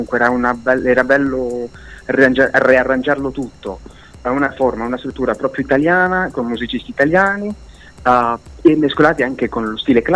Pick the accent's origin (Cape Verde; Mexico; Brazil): Mexico; Perché io vengo dal Messico, io sono messicano